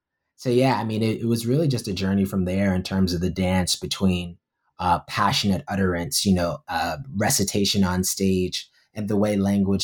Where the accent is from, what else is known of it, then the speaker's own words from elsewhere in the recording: New York, United States; You know, I was raised in the Black Baptist Church in New York, and you know, my dad was a deacon, and my mother ran Vacation Bible School